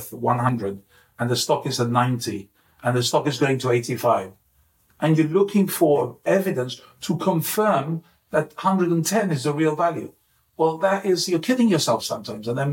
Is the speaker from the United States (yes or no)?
no; Gibraltar; because I'm from Gibraltar. So I know, when I grew up in Gibraltar, had family Morocco, not real family, but we originally came from Morocco, mm-hmm. 100 years ago.